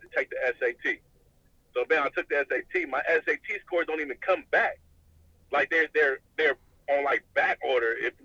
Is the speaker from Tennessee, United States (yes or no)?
no; California, United States; Yeah, like, oh, I'm a Californian kid, man.